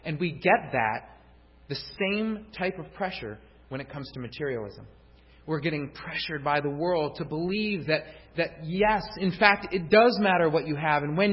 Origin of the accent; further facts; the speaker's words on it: New York, United States; As a matter of fact, in New York, I grew up in New York, and we used to have this lotto.